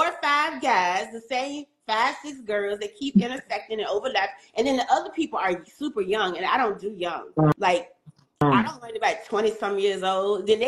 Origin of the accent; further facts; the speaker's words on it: Petersburg, Virginia, United States; I'm from Petersburg, which is 30 minutes away from Richmond.